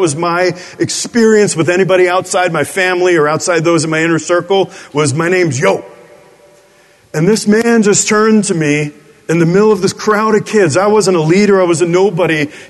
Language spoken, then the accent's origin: English; New York City, New York, United States; I'm from New York City.